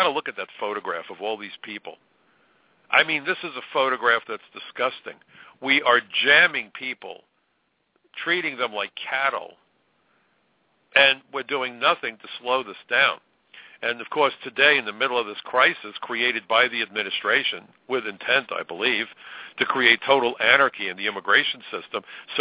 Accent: United States; As an American, it's personal for me

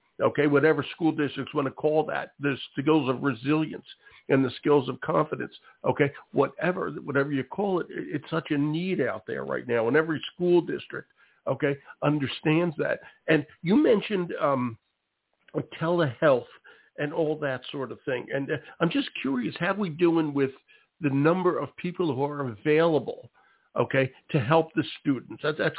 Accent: Philadelphia, Pennsylvania, United States; accent: Philadelphia; You say Maria so much better than I do with my stinky Philadelphia accent that I can't get rid of.

